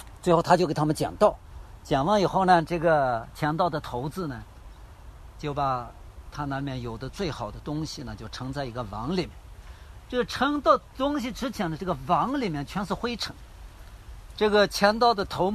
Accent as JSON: {"language": "Chinese", "country": "China", "said": "我中国人可能有中国人的模型啊"}